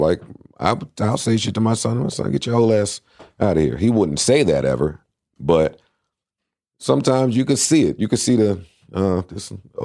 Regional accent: Queens, New York, United States; I was from Queens, so that was important.

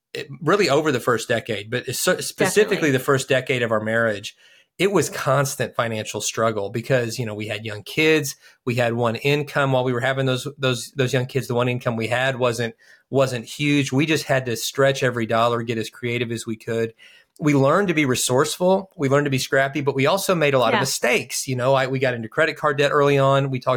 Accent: Kentucky, United States; We're from Kentucky

